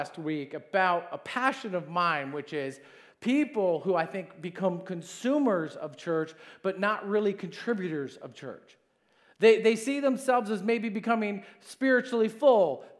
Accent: Michigan, United States; and I think just growing up in Michigan, this was a common thing.

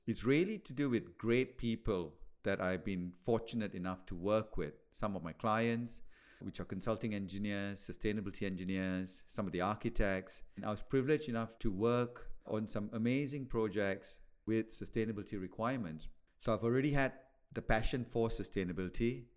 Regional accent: Kuala Lumpur, Federal Territory of Kuala Lumpur, Malaysia; So when I was a little boy growing up in Kuala Lumpur, where I'm from, Kuala Lumpur in Malaysia

